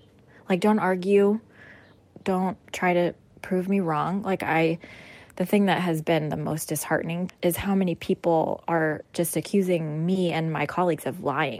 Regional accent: Midwest, United States; Like, it just feels like I'm from the Midwest, so very familiar with storms and tornadoes

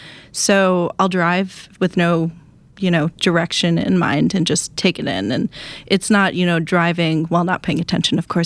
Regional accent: Wisconsin, United States; I'm from Wisconsin. I'm trying to think of the one thing that I haven't been to that would be big and noteworthy.

